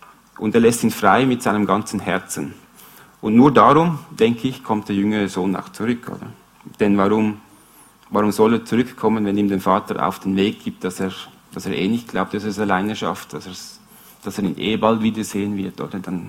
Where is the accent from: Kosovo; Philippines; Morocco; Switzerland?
Philippines; Ich bin auch auf den Philippinen aufgewachsen